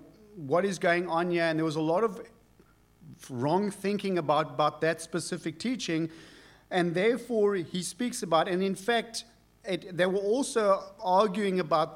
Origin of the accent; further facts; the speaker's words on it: South Africa; we might, as South African Christians, never experience that degree of persecution